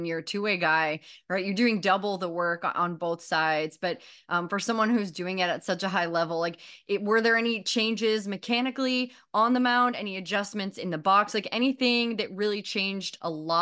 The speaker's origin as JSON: {"language": "English", "region": "Missouri", "country": "United States", "tie": "born or raised there", "lives_now": "New York, United States", "said": "I feel like I grew up in Missouri. I'm in New York now."}